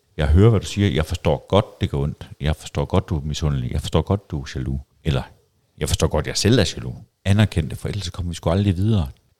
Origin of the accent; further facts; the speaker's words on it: Western Jutland, Denmark; Og jeg er sgu begge dele, fordi jeg er vestjyde.